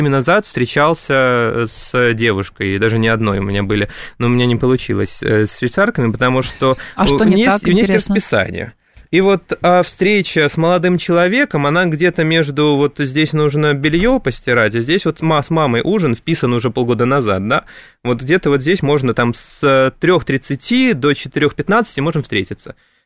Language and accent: Russian; Saint Petersburg, Russia; Я петербуржец.